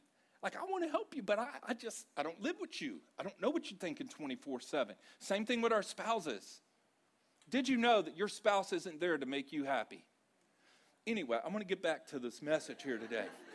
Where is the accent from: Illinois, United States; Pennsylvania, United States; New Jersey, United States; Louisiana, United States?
Louisiana, United States; I'm from Louisiana and we do that, and that God's still working on us.